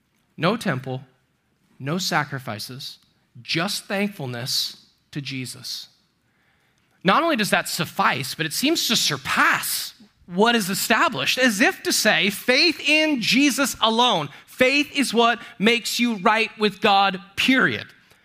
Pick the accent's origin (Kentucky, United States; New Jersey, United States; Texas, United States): Texas, United States; I've been going to church forever. I grew up in Texas